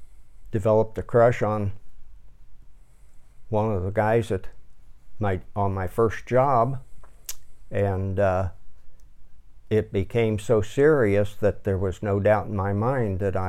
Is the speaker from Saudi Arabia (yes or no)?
no; Dayton, Ohio, United States; Well, I was born right here in Dayton at St. Elizabeth Hospital in 1941